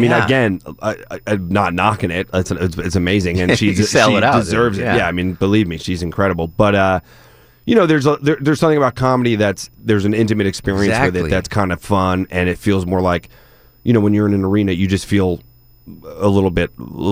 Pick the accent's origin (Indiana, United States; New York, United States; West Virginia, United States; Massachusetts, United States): New York, United States; Rockville Centre; I'm from Long Island, Raffles Center, New York. Yeah. Town as Amy Schumer and Dave Attell. Very comedy friendly town.